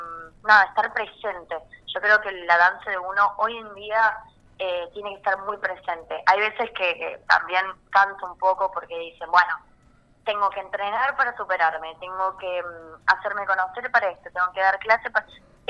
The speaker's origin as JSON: {"language": "Spanish", "town": "Villa María", "region": "Córdoba", "country": "Argentina", "said": "eso es lo primero que yo pensé cuando me fui de Villa María"}